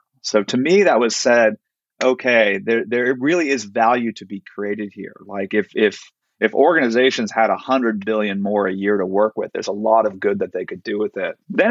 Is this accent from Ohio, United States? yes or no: no; California, United States; growing up in Silicon Valley, there's always a there's a mystique around founders